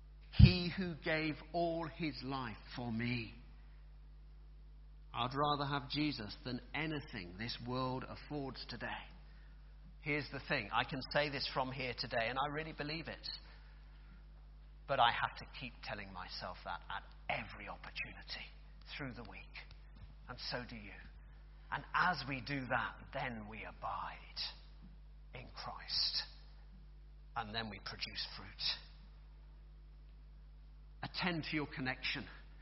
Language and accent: English; England, United Kingdom; I'm an Englishman. I know what it's like to be let down.